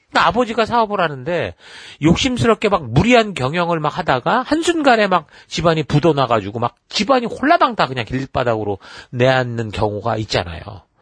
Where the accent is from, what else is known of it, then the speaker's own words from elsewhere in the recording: Munsan, Gyeonggi Province, South Korea; born there; 저는 그 경기도 문산이 그에서 태어났는데 그 38선에서 그 멀지 않아요. 조금만 더 올라가고 조금만 더 올라가면은 저는 이북에서 태어날 수도 있었던 사람인 거죠. 저는 여기서 태어난 거죠.